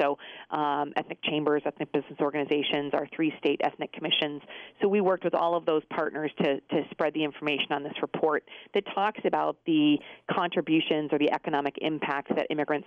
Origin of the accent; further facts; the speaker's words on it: Michigan, United States; even those of us who've been born and raised in Michigan our whole lives, that was confusing.